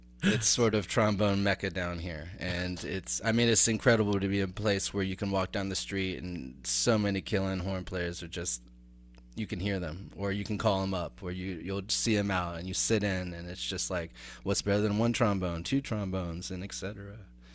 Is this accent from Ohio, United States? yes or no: yes; Ohio, United States; moved away; I came from Ohio, the Northlands of Ohio.